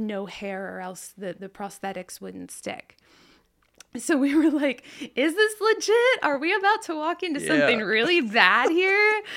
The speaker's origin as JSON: {"language": "English", "town": "Hummelstown", "region": "Pennsylvania", "country": "United States", "tie": "born or raised there", "also_born_or_lived": "Harrisburg", "said": "So I was born in, I guess, technically Harrisburg Hospital. But I was raised in Hummelstown. We have this nice little country house up on a hill."}